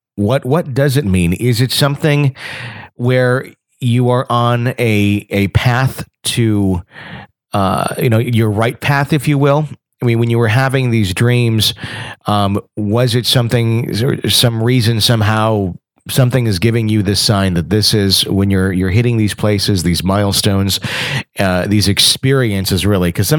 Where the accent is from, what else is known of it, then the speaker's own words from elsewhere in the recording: Wisconsin, United States; we worked together in the late 90s at that radio station in my hometown in Wisconsin.